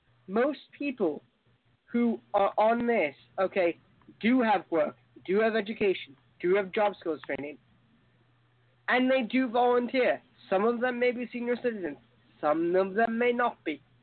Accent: United Kingdom; Two, I'm not a Kentuckian. I'm a Brit.

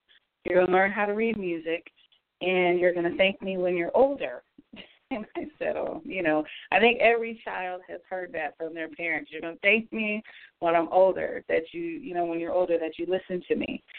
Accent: Springfield, Massachusetts, United States; also born or lived in Boston; I am from Springfield, Massachusetts, originally born in Boston, and I come from a very musically inclined family.

